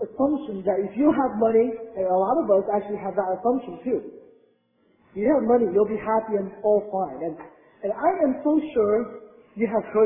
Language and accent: English; San Jose, California, United States; I live in Silicon Valley. I actually don't come from San Diego. I came from San Jose, California.